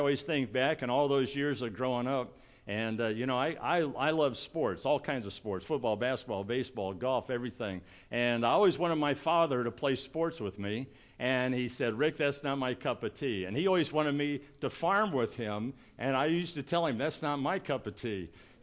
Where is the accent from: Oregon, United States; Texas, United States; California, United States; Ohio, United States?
Ohio, United States; And so all the years that I grew up there in Ohio, we lived on an acre of ground.